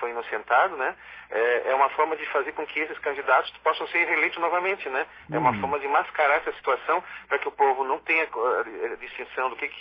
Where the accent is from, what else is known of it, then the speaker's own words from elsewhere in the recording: Joaçaba, Santa Catarina, Brazil; eu sou catarinense, do meio-oeste catarinense, de Joaçaba, Santa Catarina.